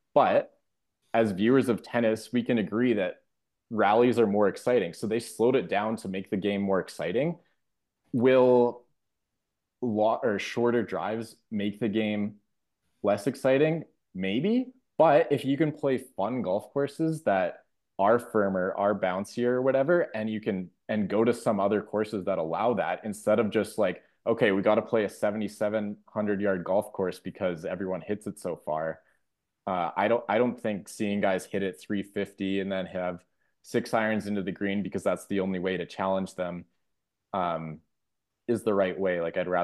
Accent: Calgary, Alberta, Canada; my home course that I grew up playing in Calgary

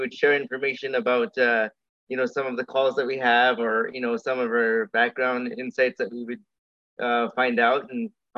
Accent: Toronto, Ontario, Canada; born there; I was born premature. I was born in Toronto

